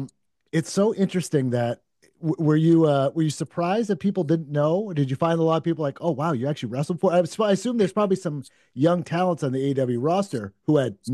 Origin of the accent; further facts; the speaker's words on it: Northeast, United States; So I'm also from the Northeast.